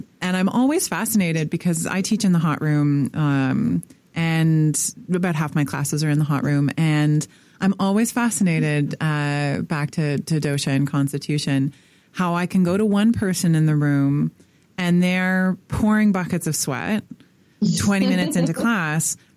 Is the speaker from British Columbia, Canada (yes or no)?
no; Toronto, Ontario, Canada; now in Ottawa, Canada; So I'm originally from Toronto, but I live in Ottawa, which is Canada's capital.